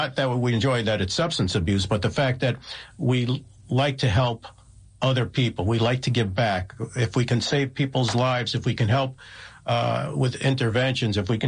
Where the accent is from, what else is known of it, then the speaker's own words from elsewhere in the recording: Passaic, New Jersey, United States; We grew up in Passaic, and, you know, she had some battles where she needed to.